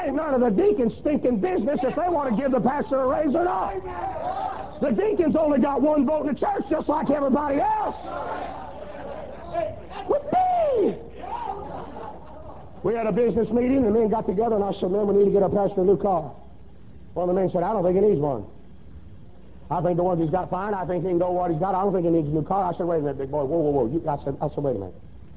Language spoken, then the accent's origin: English; Mississippi, United States; We're from Mississippi, and I'm not being mean, but blacks live on one side of Mississippi, and whites live on the other side of Mississippi.